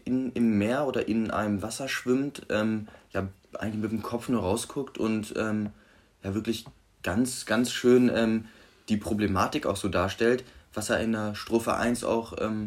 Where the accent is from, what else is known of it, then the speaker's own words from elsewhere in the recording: Wolfsburg, Lower Saxony, Germany; wir kommen ja beide aus Wolfsburg, ja, gehen aufs Gymnasium Fallersleben